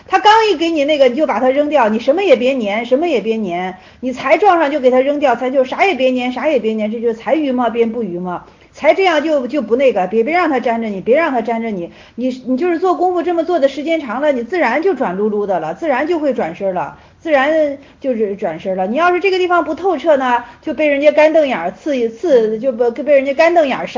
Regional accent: Henan, China; 幸亏我是河南人，你知道吗？

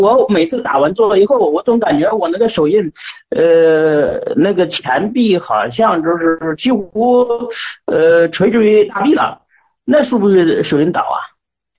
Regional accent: Kaifeng, Henan, China; 不是不是，我是开封的

